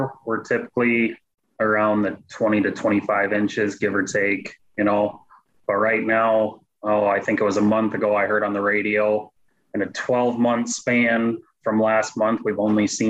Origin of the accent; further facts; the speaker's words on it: Crooks, South Dakota, United States; I'm from Crooks, just north of Sioux Falls, a few miles.